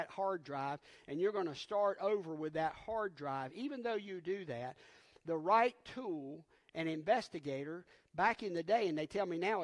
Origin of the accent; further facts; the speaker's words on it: United States; But where I grew up in Randolph County, we called it cussing.